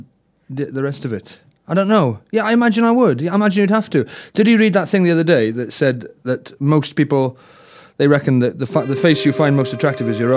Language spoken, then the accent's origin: English; Wales, United Kingdom; you know, if I'm introduced as Welsh. That's why I usually ask not to be introduced as Welsh, because at least I can manage my own introduction of it at some point.